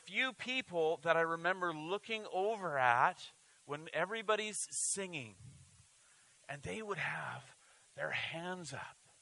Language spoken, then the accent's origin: English; Cranbrook, British Columbia, Canada; my small Baptist church growing up in Cranbrook